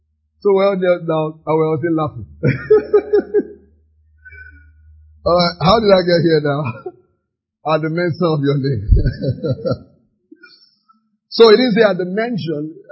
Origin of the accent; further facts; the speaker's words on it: Ibadan, Oyo, Nigeria; I am not from Ibadan, but I'm also from Ibadan because I grew up there. In fact, for years, people used to assume I was from Ibadan because many jokes I used to make, I use Ibadan accent.